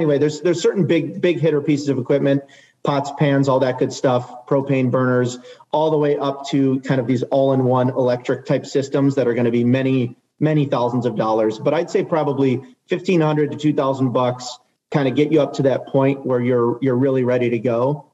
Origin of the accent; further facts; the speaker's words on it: Michigan, United States; I was more from the Metro Detroit kind of Ann Arbor sphere.